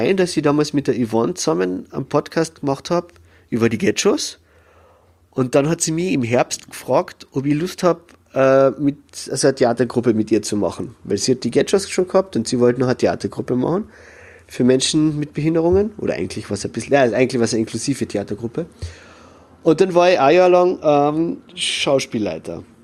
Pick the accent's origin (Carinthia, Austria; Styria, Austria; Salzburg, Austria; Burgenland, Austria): Carinthia, Austria; now in Vienna, Austria; ich bin 36 Jahre alt und ich bin Kärntner, der in Wien als Sonderschullehrer arbeitet.